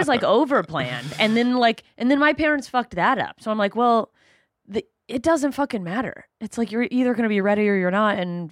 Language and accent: English; the South, United States; Dude, I grew up in the South.